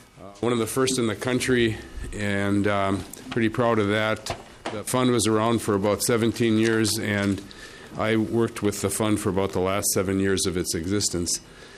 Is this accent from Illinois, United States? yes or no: no; Eveleth, Minnesota, United States; I'm born and raised in Eveleth, Minnesota, Iron Ranger. I've spent 30 years living up in Virginia